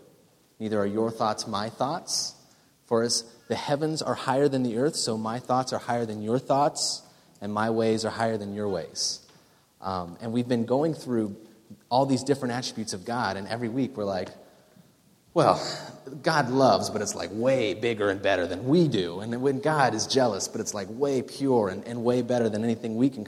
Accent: Appalachia, United States; Parenthetically, just as a reminder, I come from Appalachia.

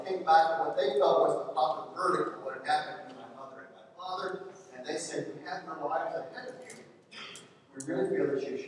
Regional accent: Virginia, United States; She came from a family in Appalachia, in Virginia. I'm originally from Virginia.

